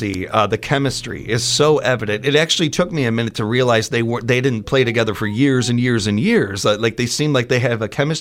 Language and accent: English; Chicago, Illinois, United States; now in Wisconsin, United States; I come from Chicago originally, but spent my, you know, a good half of my life up here in middle Wisconsin.